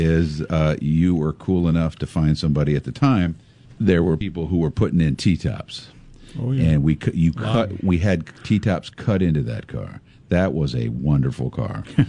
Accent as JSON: {"language": "English", "town": "Pekin", "region": "Illinois", "country": "United States", "tie": "born or raised there", "said": "Well, but my memory is I grew up in Pekin, and so my dad did a lot of business at those dealerships down there."}